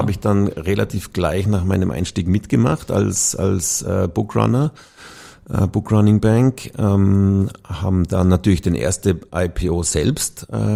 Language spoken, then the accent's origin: German; Vorarlberg, Austria; now in Vienna, Austria; Geboren und aufgewachsen in Vorarlberg, ja. Mit dem Postbus 10 Minuten ins Skigebiet von meinem Familienheim, ist einem in die Wiege gelegt.